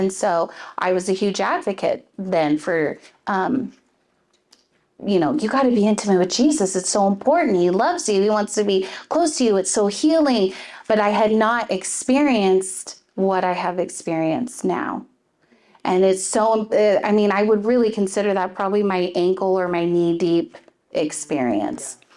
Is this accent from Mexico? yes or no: no; Klamath, United States; also born or lived in Springfield; So we grew up in Klamath, and then we moved away to Springfield.